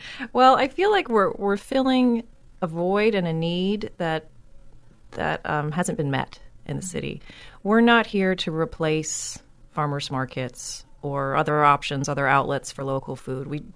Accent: Richmond, Virginia, United States; also born or lived in New York; Well, I was living in New York. I grew up here in Richmond, but I've been living in New York most recently.

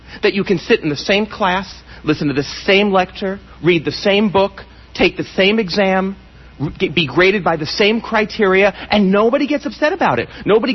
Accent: San Francisco, California, United States; what was then my hometown newspaper, the San Francisco Chronicle

